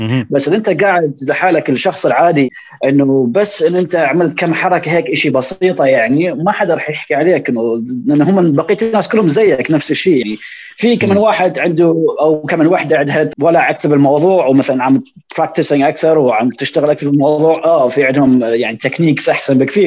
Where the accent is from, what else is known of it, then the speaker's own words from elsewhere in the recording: Iraq; إحنا بالنسبة لنا كعراقيين الرقص بالنسبة لنا شيء كثير مهم